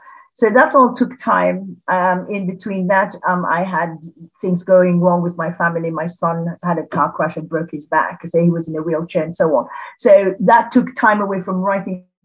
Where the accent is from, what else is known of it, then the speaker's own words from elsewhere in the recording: Sierra Leone; also born or lived in England; I was born in England and then went home to Sierra Leone in West Africa with my parents when I was about four. And of course, I was born quite a few years ago.